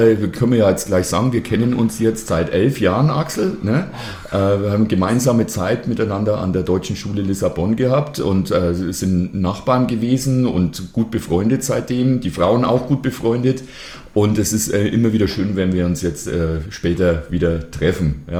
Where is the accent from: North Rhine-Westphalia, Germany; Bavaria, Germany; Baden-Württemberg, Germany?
Bavaria, Germany; Selb; Ja, also bei uns in Selb gab es ja halt das Geschäft und das Kaufhaus, wo man Platten kaufen konnte und hier Aldi.